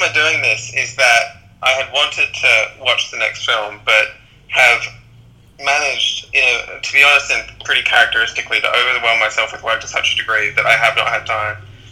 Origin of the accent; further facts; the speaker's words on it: Queensland, Australia; Which I, as a Queenslander, feel simultaneously ashamed